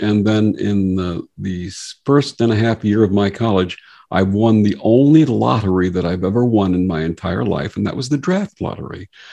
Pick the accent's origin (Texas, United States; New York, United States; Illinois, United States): New York, United States; Brooklyn; As I said, I was growing up in Brooklyn. I had a lot of unusual experiences as a child